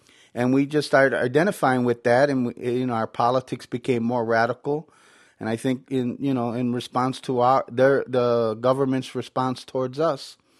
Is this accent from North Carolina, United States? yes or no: no; Chicago, Illinois, United States; also born or lived in New York; I was born in New York and grew up in Chicago, in the Puerto Rican community in Chicago.